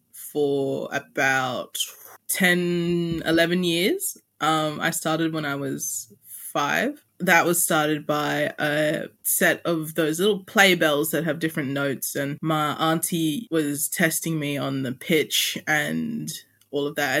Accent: Western Australia, Australia; I'm 17 and I grew up on Wadjuk country in West Australia. And then my mum's side is Kukucha Walpiri and my dad's side is Pintipi from the East Kimberley and around there.

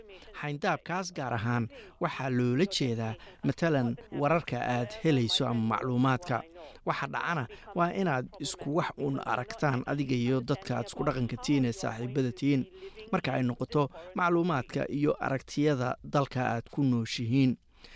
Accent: Singapore; Somali is a second language; Anigu waxaan ka imid Singapore

